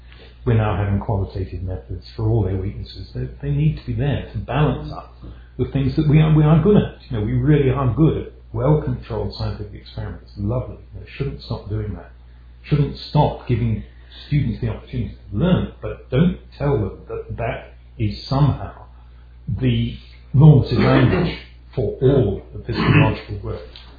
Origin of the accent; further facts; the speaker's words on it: United Kingdom; sort of completes my downfall as a British academic